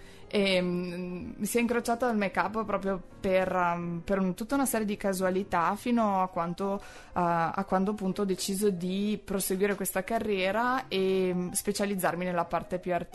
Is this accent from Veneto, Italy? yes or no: yes; Avesa, Veneto, Italy; Io sono veronese … sono di Avesa e lavoro a Milano principalmente